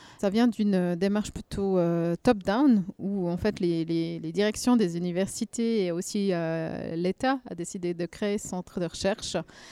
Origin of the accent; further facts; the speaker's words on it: Switzerland; je viens de Suisse.